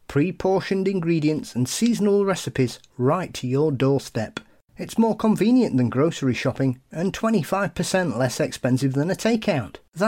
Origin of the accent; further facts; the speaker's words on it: West Midlands, United Kingdom; Anyway, I'm from the Black Country in the UK, which I'm sure Paul will be aware of.